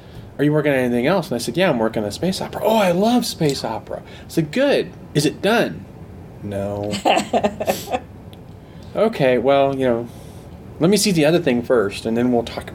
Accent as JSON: {"language": "English", "town": "Chicago", "region": "Illinois", "country": "United States", "tie": "born there", "lives_now": "Denver, United States", "said": "I was born in Chicago, so I'm genetically required to root for the Bears."}